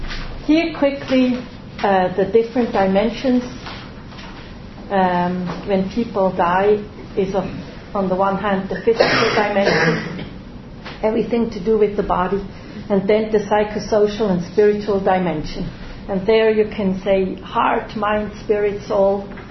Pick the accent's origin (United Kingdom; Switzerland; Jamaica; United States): Switzerland; I'm coming from Switzerland, and I'm also a psychotherapist, but I'm working and also a theologian and chaplain